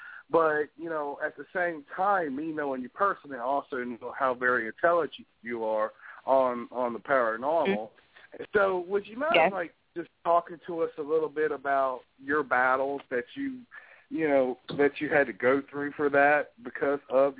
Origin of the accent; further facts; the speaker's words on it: Louisiana, United States; Brian's in Mississippi, and I'm from Louisiana